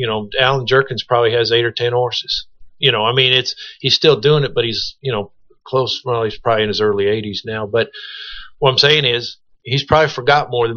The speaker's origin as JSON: {"language": "English", "town": "Omaha", "region": "Nebraska", "country": "United States", "said": "I'm from Omaha."}